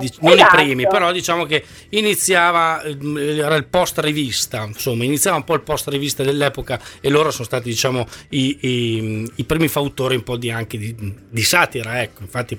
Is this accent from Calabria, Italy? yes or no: no; Reggio Emilia, Emilia-Romagna, Italy; ma io vengo a suonare, devo cantare così, sono di Reggio